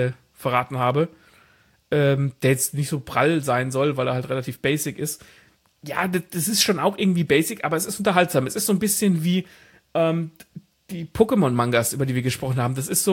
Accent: Hesse, Germany; born there; Die sind übrigens da, im Nachbarort berühmt geworden oder sind da geboren im Nachbarort, wo ich geboren bin.

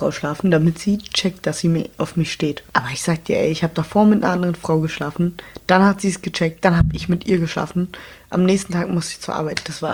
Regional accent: Berlin, Germany; aber ich bin ja Berlinerin, ist mir doch egal, da trinken wir halt ein Bier in der Bahn.

